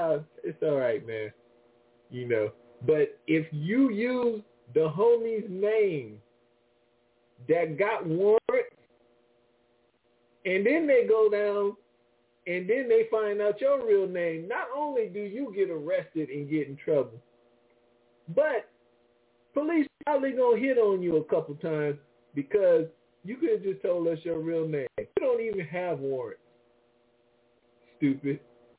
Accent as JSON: {"language": "English", "region": "Michigan", "country": "United States", "tie": "born or raised there", "said": "hey, I grew up in Michigan. I drank that water."}